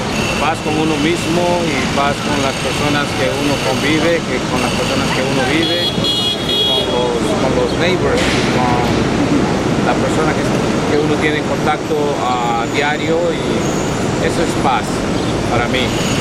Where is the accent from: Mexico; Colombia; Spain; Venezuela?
Mexico; now in New York, United States; soy de México, vivo en Nueva York como 40 años, y yes, I speak English a little bit